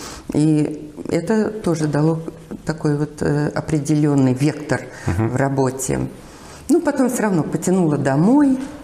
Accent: Batybino, Moscow Oblast, Russia; also born or lived in Podolsk; в мою родную деревню. Батыбино, Подольский район, в которой я родилась, в которой долгие годы жила. Это уж потом мы там квартиру получили, в Подольск переехали.

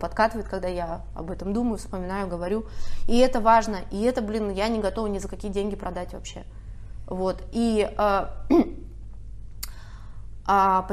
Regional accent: Siberia, Russia; Но ты же знаешь, я из Сибири.

